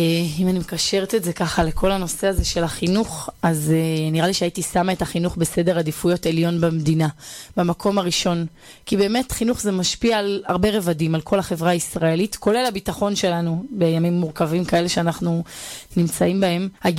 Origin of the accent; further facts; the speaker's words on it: Bar Yohai, Northern District, Israel; אני גדלתי ביישוב בר יוחאי, שבצפון